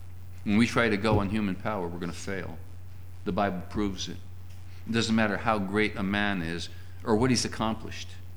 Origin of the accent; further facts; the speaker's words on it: Singapore; As a child growing up in Singapore, I was taught to fear those ghosts.